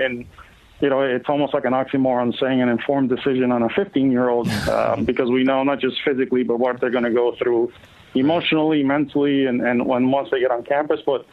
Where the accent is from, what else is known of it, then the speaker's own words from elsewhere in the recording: Puerto Rico; And I grew up in Puerto Rico, and I had the privilege of growing up in a home where basically, baseball is a way of life.